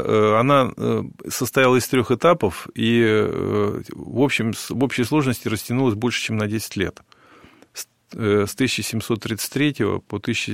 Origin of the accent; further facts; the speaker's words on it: Tomsk, Tomsk Oblast, Russia; я сам сибиряк. Я родился и вырос в Сибири, в городе Томске. Первые 40 лет своей жизни я провел именно в Томске.